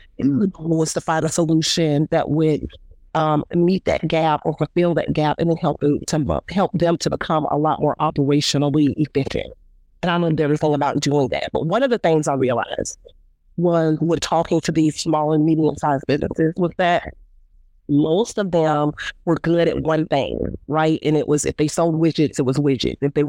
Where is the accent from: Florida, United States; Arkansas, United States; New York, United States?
Florida, United States; Jacksonville; born and raised in Jacksonville, and blue crabs just were not my thing.